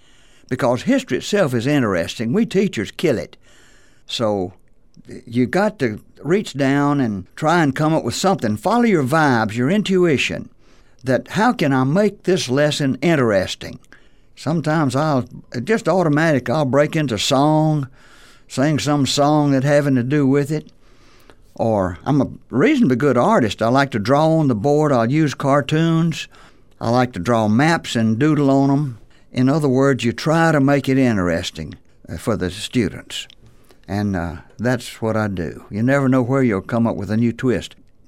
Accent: North Carolina, United States; I'm from North Carolina.

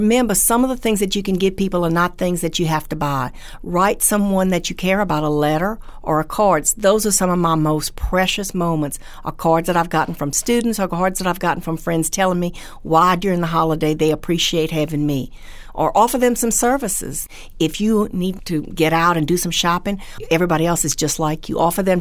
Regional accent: Louisiana, United States; Since I'm from South Louisiana, we always think of things that we can do, or jambalaya with the turkey and all the leftovers.

